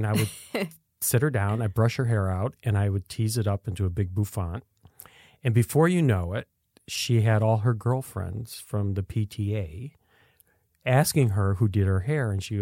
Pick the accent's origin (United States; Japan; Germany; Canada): United States; Niagara Falls, New York; Niagara Falls.